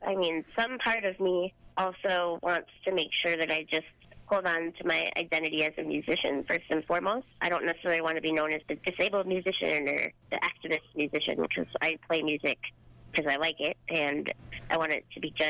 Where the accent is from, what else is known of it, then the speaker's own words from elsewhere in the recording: Duluth, Minnesota, United States; But then there was a conference being held in my hometown of Duluth, Minnesota, about health and human services.